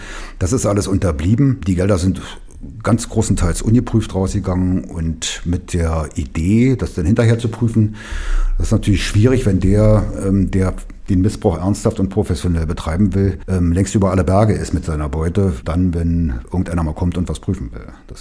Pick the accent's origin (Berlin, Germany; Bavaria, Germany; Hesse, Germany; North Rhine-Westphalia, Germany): Berlin, Germany; Naja, und als Berliner ist man da mal so ein bisschen hinten dran.